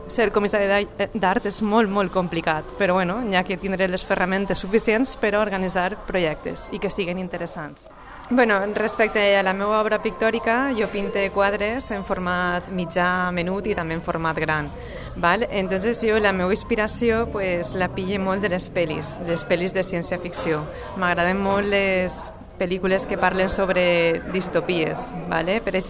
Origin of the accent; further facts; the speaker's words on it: Fontanars dels Alforins, Valencian Community, Spain; vaig començar a treballar en una escola infantil en el meu poble, en Fontanars.